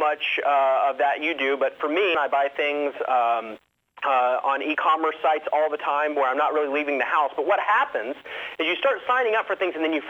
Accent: Atlanta, Georgia, United States; I mean, I'm from Atlanta, so I don't.

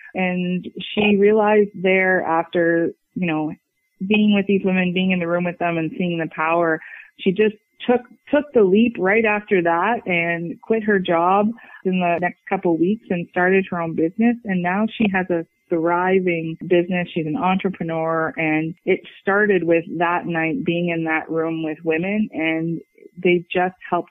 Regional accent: Norfolk County, Ontario, Canada; now in Delhi, Canada; I am originally from Norfolk, born and raised. Went away a little bit for school, but then came back to our roots here. And now we live in Delhi.

